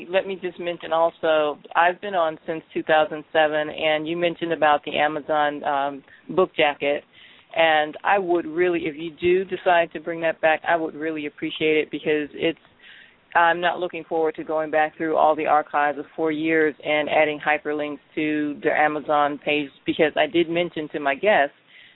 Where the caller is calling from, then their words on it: Cleveland, Ohio, United States; I'm in Cleveland.